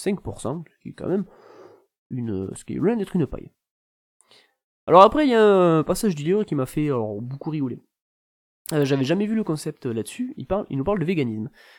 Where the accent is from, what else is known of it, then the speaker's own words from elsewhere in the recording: France; chez nous, en France